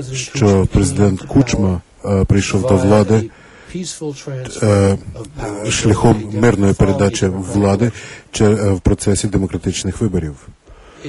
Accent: United States; ми, самі американці, маємо можливість виявляти такі зловживання

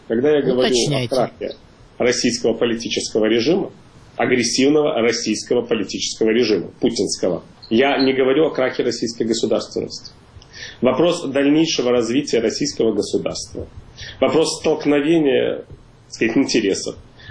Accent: Ukraine; как и мы, украинцы

